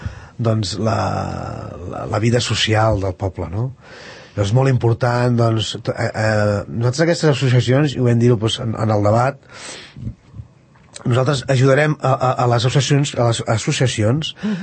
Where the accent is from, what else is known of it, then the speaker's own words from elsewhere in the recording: Sabadell, Catalonia, Spain; now in Sant Cugat del Vallès, Spain; jo vinc de Sabadell, i m'agrada sempre dir-ho, sóc sabellut, jo sóc el cinquè de 15 germans a Sabadell, i aquest any farà 25 anys que vinc a viure a Sant Cugat amb la meva dona, amb la Marta